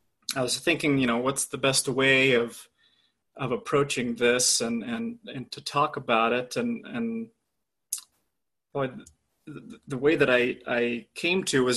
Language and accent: English; Sandy, Utah, United States; and so I was born here in Utah, grew up in Sandy, Utah. Very traditional Mormon kind of household, very conservative.